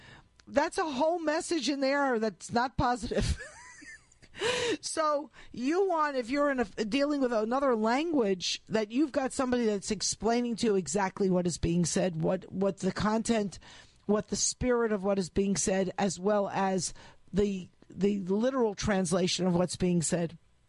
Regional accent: Baltimore, Maryland, United States; born there; I was born in Baltimore, even though it's not that far south. My mother's family and my father's family all consider themselves very southern.

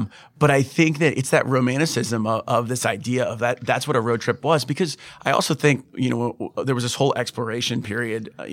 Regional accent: Cincinnati, Ohio, United States; I'm from Cincinnati. I wanted to bring something back.

